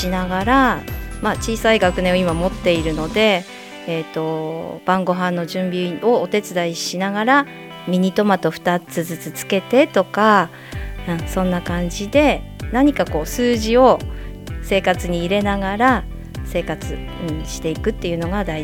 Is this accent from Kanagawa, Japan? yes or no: no; Yuzawa, Akita, Japan; 出身は湯沢市です。住んでいるところは太夫です。太夫に住んでから25年になります。